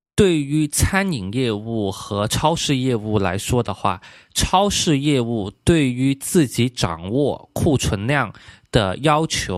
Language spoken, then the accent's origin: Chinese; Guangdong, China; 我们广东人喜欢喝糖水